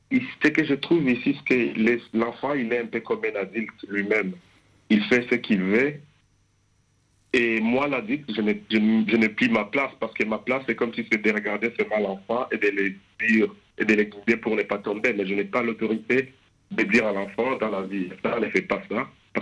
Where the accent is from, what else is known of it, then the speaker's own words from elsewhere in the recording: DR Congo; Je suis originaire de la RDC.